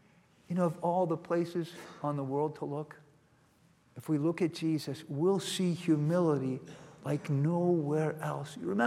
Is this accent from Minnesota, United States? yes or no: no; Virginia, United States; I grew up in Virginia and spent days and weeks hiking the Appalachian Trail, and so I thought I knew about mountains until I drove out west and I saw the Rockies.